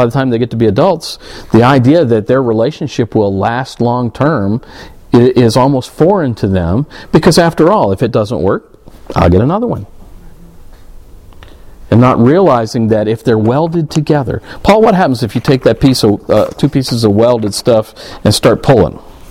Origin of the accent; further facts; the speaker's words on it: the Carolinas, United States; Now, I grew up down south, okay? I grew up down in the Carolinas.